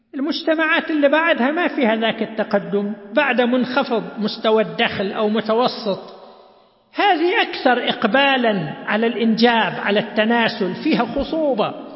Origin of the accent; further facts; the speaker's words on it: Saudi Arabia; أظهرت إحصاءات أن معدلات المواليد انخفضت عندنا في المملكة العربية السعودية بنسبة 67% مقارنة بسنة 1950